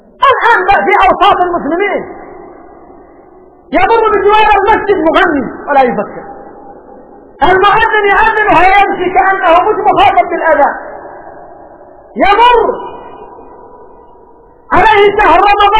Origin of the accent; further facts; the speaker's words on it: Yemen; محزن عندنا في اليمن